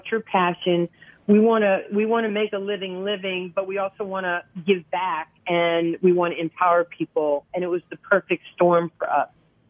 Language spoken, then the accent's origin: English; New York, United States; I was a poor kid from a one parent family growing up in New York. We had no heat, no electricity, no food.